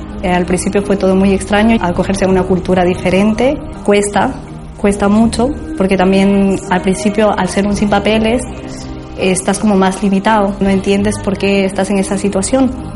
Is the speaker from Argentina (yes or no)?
no; Ecuador; moved away as an adult; mi cambio se dio en 1999. Soy de Ecuador y tenía apenas 18 años y decidí venir aquí con mi madre.